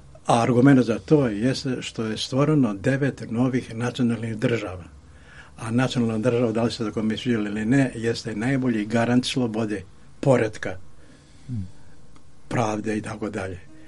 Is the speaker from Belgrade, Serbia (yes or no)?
no; Vojvodina, Serbia; govorim kao stari Vojvođanin